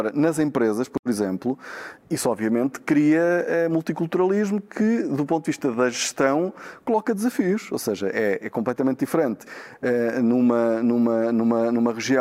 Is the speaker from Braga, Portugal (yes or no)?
yes; Braga, Portugal; em Braga, eu sou de Braga